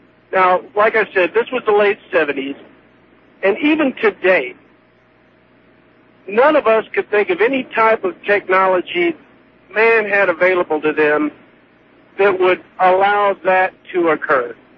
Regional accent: Alice, Texas, United States; also born or lived in Corpus Christi; We were in South Texas where we were growing up, a little town called Alice.

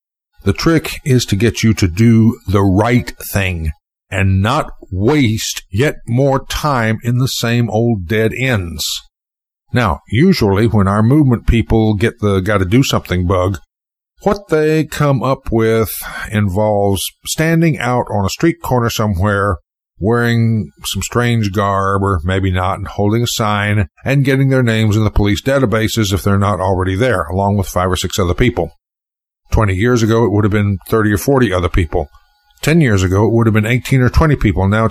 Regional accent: United States; I tell you what, you're Americans, I'm an American, and like all Americans, we get most of our socialization from television and movies.

